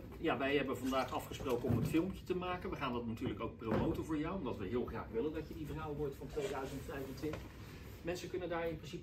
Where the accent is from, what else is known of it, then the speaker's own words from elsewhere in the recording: Rotterdam, South Holland, Netherlands; Niet eens wetende als echte Rotterdammer dat er ook nog zo'n ontzettend groot ziekenhuis in Schiedam is.